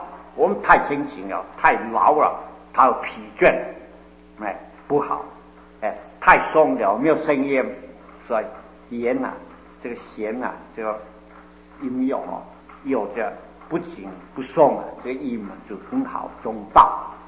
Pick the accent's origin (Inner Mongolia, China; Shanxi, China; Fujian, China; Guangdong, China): Guangdong, China; 就是我是广东人啊，我也对广东的特别。